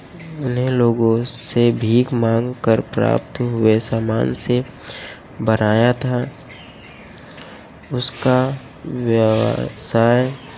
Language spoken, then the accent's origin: Hindi; Barabanki, Uttar Pradesh, India; मैं बाराबंकी से हूँ।